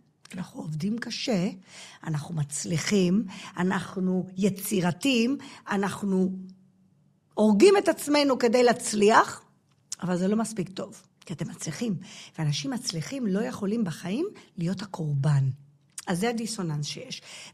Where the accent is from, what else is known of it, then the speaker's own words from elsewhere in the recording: Gibraltar; moved away as an adult; also born or lived in England; now in Israel; אני מגיברלטר, גדלתי בגיברלטר, אמא שלי מתנג'יר, אני למדתי באנגליה, הכרתי את בעלי, שהוא משפחה שלו עיראקי, ואנחנו עלינו כזוג צעיר ב-2001